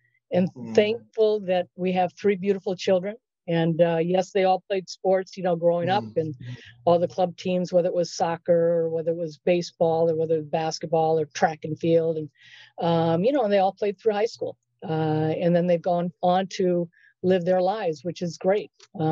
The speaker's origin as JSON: {"language": "English", "town": "Los Angeles", "region": "California", "country": "United States", "tie": "born or raised there", "said": "I really didn't know who he was growing up in Los Angeles."}